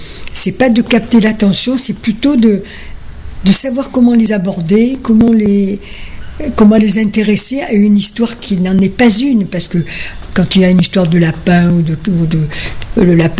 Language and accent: French; Corsica, France; Chez nous en Corse, quand on veut aller chez quelqu'un d'important, on lui fait honneur en s'habillant.